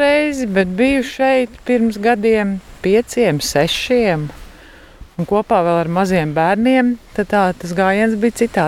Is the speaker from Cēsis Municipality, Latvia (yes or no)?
no; Riga, Latvia; Mēs esam no Rīgas.